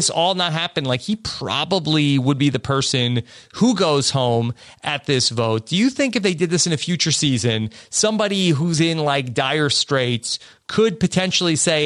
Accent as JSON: {"language": "English", "town": "East Meadow", "region": "New York", "country": "United States", "tie": "born or raised there", "also_born_or_lived": "Wantagh", "said": "I grew up in East Meadow, and then my parents moved to Wantagh. I went there when I started high school, we went to Wantagh."}